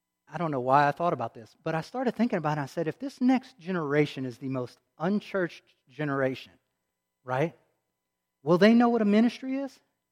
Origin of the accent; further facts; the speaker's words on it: Patterson, Louisiana, United States; I grew up in Patterson, Louisiana. In Patterson, Louisiana, when I was growing up, there were one or two sightings that I remember in the newspaper of black bears.